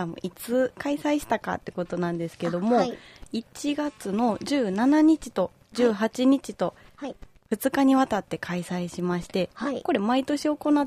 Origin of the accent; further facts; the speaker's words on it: Toyonaka, Osaka, Japan; 例えば実は私の住んでる出身の市でもあるんですけど、はい、大阪府の豊中市さんからは、